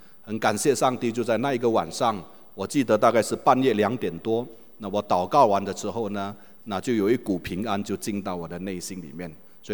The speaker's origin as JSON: {"language": "Chinese", "country": "Indonesia", "tie": "born or raised there", "said": "我是印尼的华人。那我在从小就在印尼长大"}